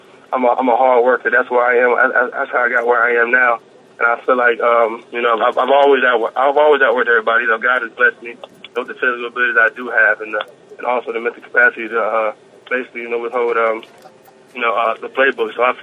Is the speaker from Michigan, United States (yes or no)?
no; Philadelphia, Pennsylvania, United States; That's actually where my mom is from. Mm-hmm. I was born and raised in North Philly, so basically I'm coming back home.